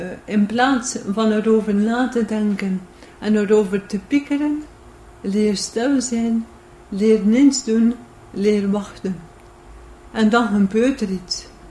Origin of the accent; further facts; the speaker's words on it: Flanders, Belgium; Ik ben een Vlaming. Ik hoop dus dat ik verstaanbaar ben voor jullie.